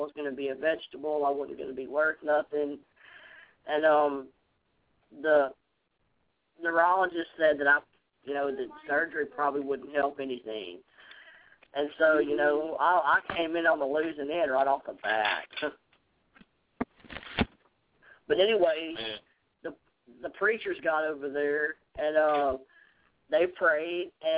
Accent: Bossier City, Louisiana, United States; born there; But anyway, I was born on December 12th, 1977 at Bossier General Hospital in Bossier City, Louisiana.

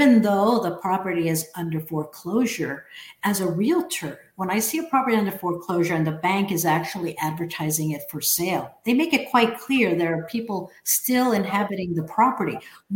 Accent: New York, United States; I don't want to comment because I'm from New York, you're in Florida, every state is different

